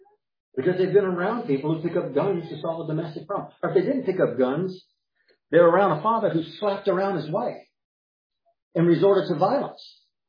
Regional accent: United States; I'm at war with Iran because I'm an American.

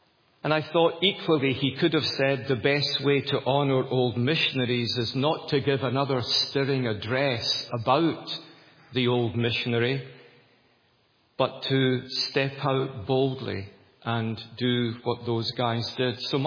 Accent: Scotland, United Kingdom; I'm a Scot and we don't clap

